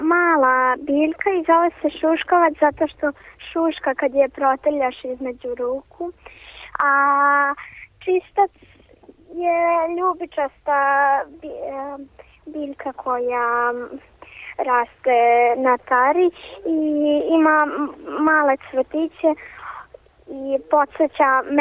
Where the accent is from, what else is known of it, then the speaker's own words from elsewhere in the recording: Belgrade, Serbia; Ja imam 10 godina i iz Beograda sam.